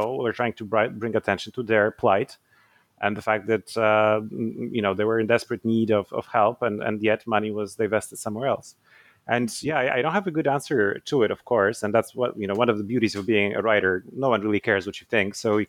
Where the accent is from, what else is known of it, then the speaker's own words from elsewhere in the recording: Poland; English is a second language; moved away as an adult; also born or lived in United Kingdom; now in Canada; So I'm originally Polish. I was born in Poland. I spent most of my life there, but I also studied in the UK on an American scholarship. I live in Canada now.